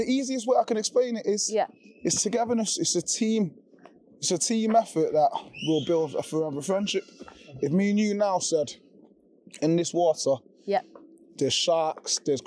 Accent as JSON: {"language": "English", "country": "Jamaica", "said": "I'm Jamaican, right? So you know when Usain Bolt broke the world record?"}